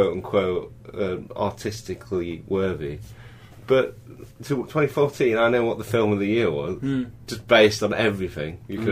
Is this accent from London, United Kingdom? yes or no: yes; London, United Kingdom; from Fulham.